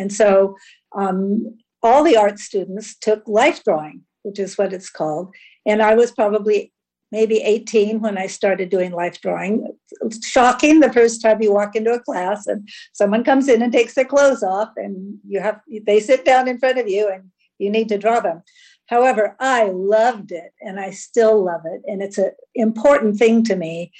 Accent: Los Angeles, California, United States; born or raised there

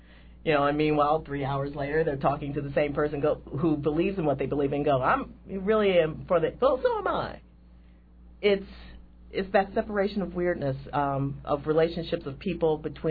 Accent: Elgin, Illinois, United States; I'm from Elgin, Illinois.

